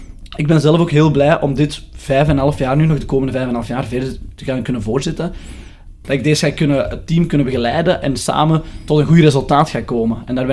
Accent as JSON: {"language": "Dutch", "town": "Turnhout", "region": "Antwerp", "country": "Belgium", "tie": "born or raised there", "said": "Mijn ouders zijn daar geboren en getogen. Ik ben er ook heel trots op die roots dat ik heb. Maar ik ben ook zelf ook heel fier dat ik een jonge turnautenaar mag zijn, geboren en getogen."}